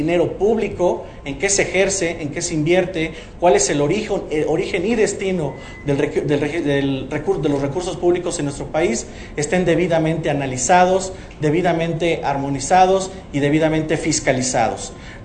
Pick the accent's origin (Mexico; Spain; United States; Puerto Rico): Mexico; como mexicanos estamos más cerca de Zambia que de Dinamarca o que de Noruega.